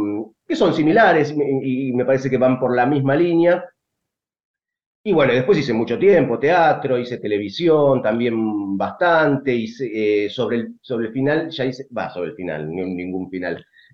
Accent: Morón, Buenos Aires Province, Argentina; moved away as an adult; now in Mar Azul, Argentina; Yo viví en Morón 20 años, hasta los 20 años más o menos. Ahí empecé como en Morón, mi amor por el teatro nació en Morón, en la Sociedad Italiana de Morón, más específicamente.

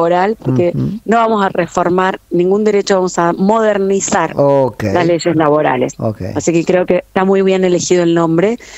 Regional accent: Salta, Argentina; Yo soy del interior, de Salta

